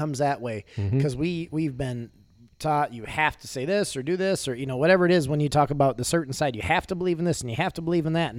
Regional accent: Michigan, United States; Think about, I'm a Michigan fan. We're from Michigan originally.

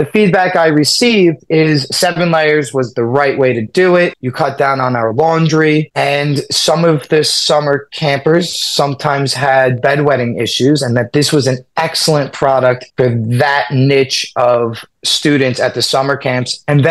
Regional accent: New York City, New York, United States; Born and raised in New York City, right in the heart of New York City at the moment.

